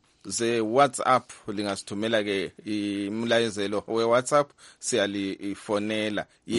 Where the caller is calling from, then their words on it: South Africa; I'm watching you from South Africa.